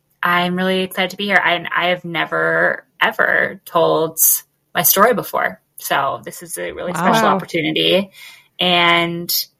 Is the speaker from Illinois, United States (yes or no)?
no; Denver, Colorado, United States; born there; But yeah, I was born in Denver, where I currently live, but I ended up moving around.